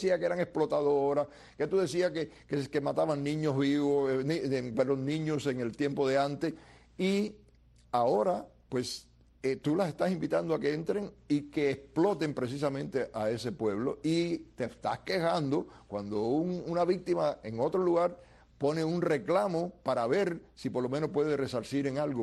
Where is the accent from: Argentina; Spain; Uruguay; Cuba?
Cuba; tengo que decirlo así porque es mi país y es mi pueblo